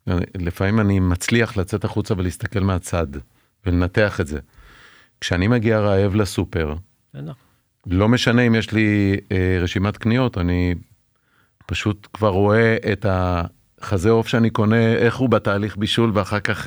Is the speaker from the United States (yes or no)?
no; Iran; אני אגב מגיע מפרס